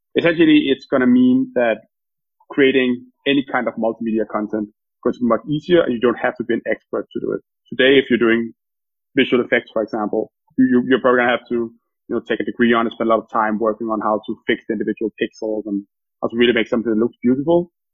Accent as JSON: {"language": "English", "country": "Denmark", "moved": "as an adult", "lives_now": "London, United Kingdom", "said": "My own personal background is that I'm from Denmark"}